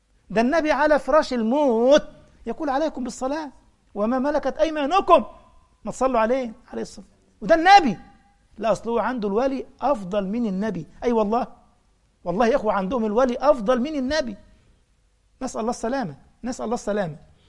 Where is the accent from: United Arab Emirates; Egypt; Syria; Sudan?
Egypt; عندنا في مصر